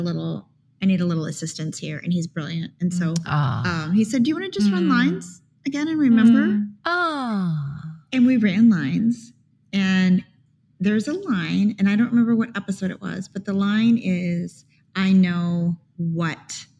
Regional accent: the South, United States; my family loved, I'm from the South.

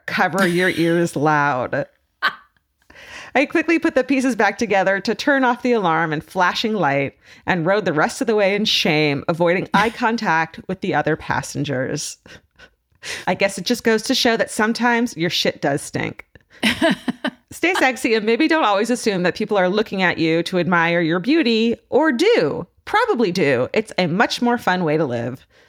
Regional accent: California, United States; I'm from Southern California, where I went to UC Irvine and worked at the little dingy discount Woodbridge movie theater, where I fucking literally grew up watching movies.

